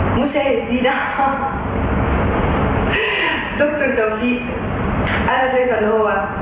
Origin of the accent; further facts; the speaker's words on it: Egypt; انا مصرية